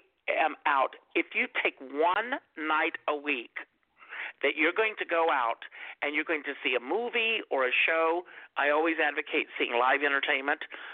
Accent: Conway, South Carolina, United States; my hometown being Conway, South Carolina. And and then I was lucky enough to take the show to my hometown of Conway, and I did it there.

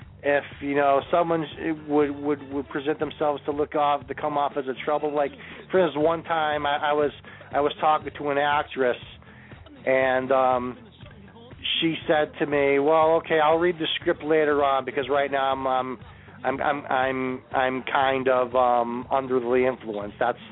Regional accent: New England, United States; As I told you before, I'm from New England, so we like versatile people.

